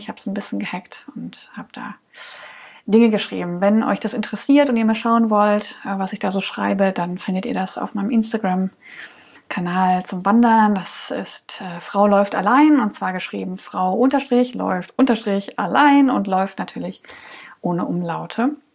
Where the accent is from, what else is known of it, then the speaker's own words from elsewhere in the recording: Dresden, Saxony, Germany; born there; now in Cologne, Germany; ich lebe in Köln, komme gebürtig aus Dresden oder aus der Region Dresden.